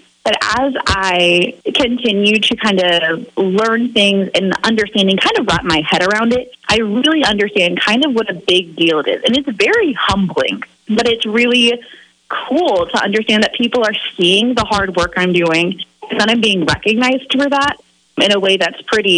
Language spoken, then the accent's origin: English; Waterville, United States; I'm from Waterville.